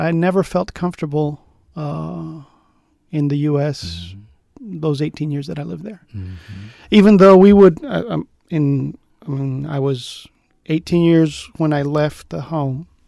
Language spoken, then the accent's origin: English; Antofagasta, Chile; moved away as an adult; also born or lived in Santiago, Chile; I was born and raised in Antofagasta, and then after a stint back in the U.S., we came back to Chile, but we came back to Santiago, mm-hmm, and lived in Santiago.